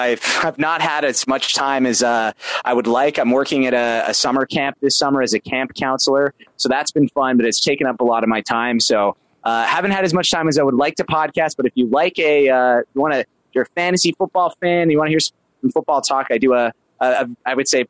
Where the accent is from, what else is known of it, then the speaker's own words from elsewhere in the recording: Cloverdale, British Columbia, Canada; they both went to the same high school as me. They're from my hometown, Cloverdale, British Columbia.